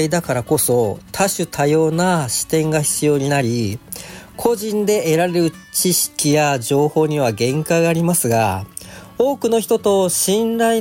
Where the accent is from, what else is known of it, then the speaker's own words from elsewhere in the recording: Nagaoka, Niigata, Japan; 長岡生まれ長岡育ちで、コルガダオの Web3 おじさん、